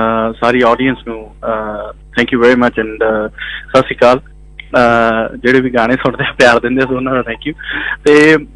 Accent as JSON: {"language": "Punjabi", "town": "Kokri", "region": "Punjab", "country": "India", "tie": "born or raised there", "lives_now": "Australia", "said": "ਕਿਉਂਕਿ ਮੈਂ ਉਹ ਕੋਕਰੀ ਨੂੰ ਬਿਲੋਂਗ ਕਰਦਾ, ਮੇਰੇ ਪਿੰਡ ਦੇ ਵਿੱਚ ਮੈਂ ਪਲਿਆ, ਜਿਹਨੇ ਮੈਨੂੰ ਪਿਆਰ ਦਿੱਤਾ, ਹਾਲਾਂਕਿ ਮੈਂ ਆਸਟ੍ਰੇਲੀਆ ਰਹਿਣਾ, ਪਰ ਜਿਹੜਾ ਮੇਰਾ ਬਚਪਨ ਆ ਮੇਰਾ ਉਸੇ ਪਿੰਡ ਦਾ ਆ"}